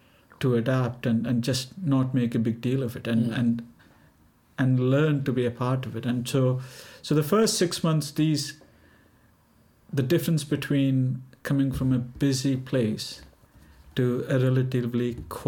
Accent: India; first language Telugu; English is a second language; Which is not what it is in my hometown. You find majority people speaking my native language, which is Telugu.

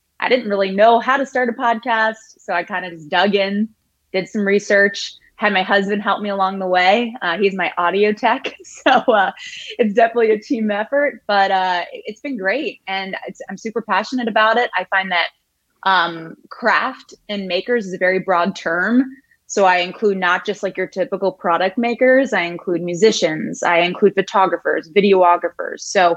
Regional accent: Ellicott City, Maryland, United States; I grew up in Maryland. So I grew up in a town called Ellicott City, Maryland.

